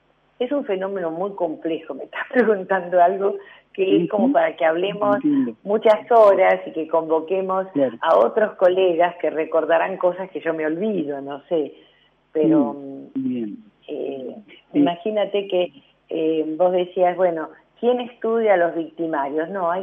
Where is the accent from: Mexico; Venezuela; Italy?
Italy; aunque yo soy italiano y trabajamos con Italia